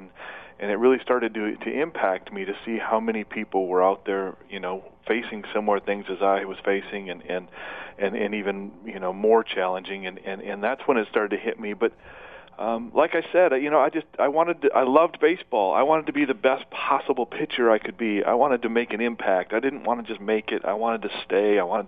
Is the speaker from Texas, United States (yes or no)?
no; Flint, Michigan, United States; I love to play sports. I grew up in Flint.